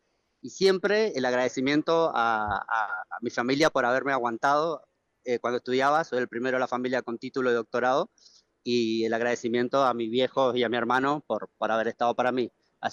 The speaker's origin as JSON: {"language": "Spanish", "country": "Argentina", "said": "ay, qué desubicado que somos los argentinos"}